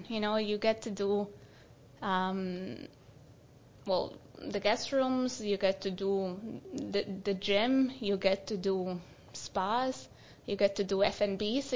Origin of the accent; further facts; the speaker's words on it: Colombia; I would say Colombia because it's my home country